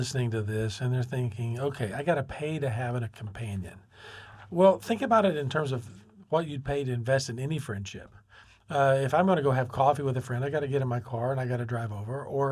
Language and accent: English; Oklahoma, United States; Hey, you know what? I grew up in Canadian County, and I came from a farming community.